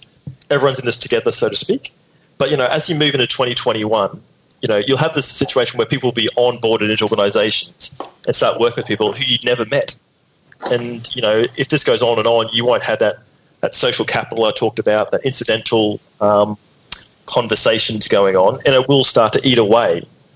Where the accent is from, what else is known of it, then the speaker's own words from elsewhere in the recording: Queensland, Australia; I grew up in North Queensland.